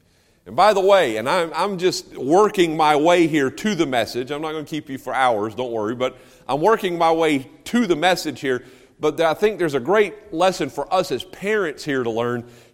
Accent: United States; Now, I'm an American.

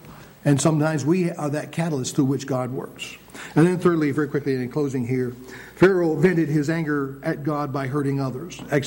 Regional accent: Pennsylvania, United States; Growing up, some places where I grew up in Pennsylvania as a teenager, saw things

